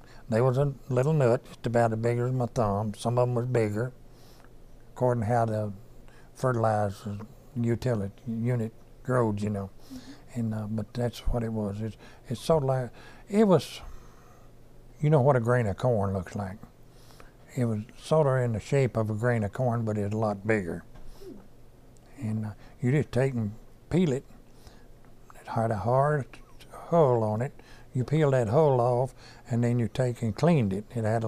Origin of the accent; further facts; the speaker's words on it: Chestnut Ridge, Tennessee, United States; Well, I'm from Chestnut Ridge, Tennessee. So I was born here, August the 10th, 1930.